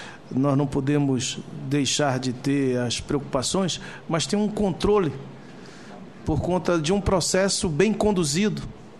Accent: Amazon, Brazil; Eu venho lá da Amazônia, sou lá da Amazônia.

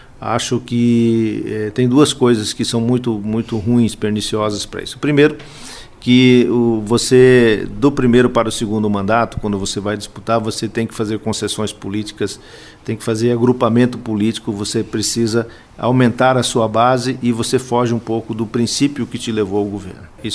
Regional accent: Paraná, Brazil; born there; now in Mato Grosso, Brazil; Eu sou nascido no Paraná, ligado na área da agricultura, né?

